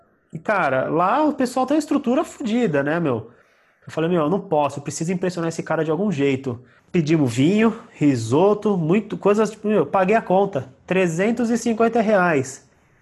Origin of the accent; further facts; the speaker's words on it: Mogi das Cruzes, São Paulo, Brazil; Não, sou de Mogi das Cruzes.